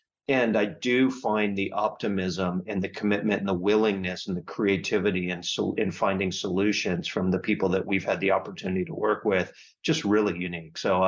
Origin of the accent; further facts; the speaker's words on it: United States; I'm an American who now lives and works primarily in the U.S.